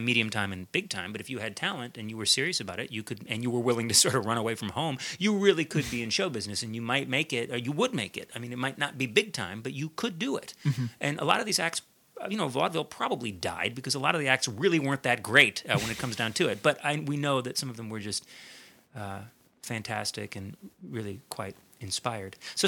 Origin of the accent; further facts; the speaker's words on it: Milwaukee, Wisconsin, United States; when you're the only Buddhist kid growing up in Milwaukee, and it's 1979